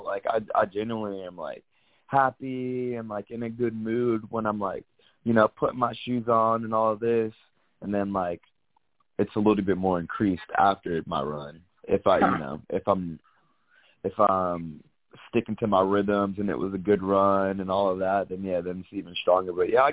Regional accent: South Carolina, United States; now in Los Angeles, United States; Like, coming from, I came from South Carolina, it's pretty flat out there, you know.

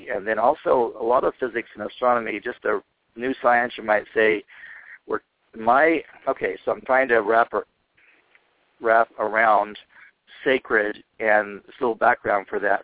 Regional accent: United States; I'm speaking from my own being an American, growing up in a Western society with the Socratic method

